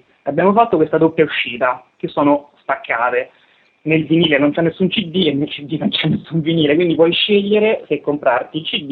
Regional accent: Viterbo, Lazio, Italy; now in Rome, Italy; io e Marco siamo di Viterbo, ma ormai viviamo a Roma da un bel po' di anni

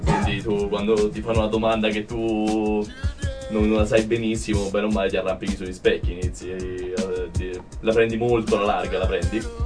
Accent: Viterbo, Lazio, Italy; Io sono di Viterbo e siamo peggio di voi, quindi.

